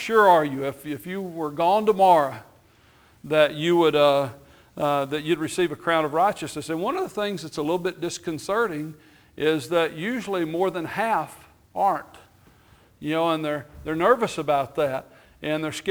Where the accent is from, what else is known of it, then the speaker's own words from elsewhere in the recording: Texas, United States; also born or lived in Houston area; And he was the preacher in the little congregation I grew up in West Texas, and I was just a kid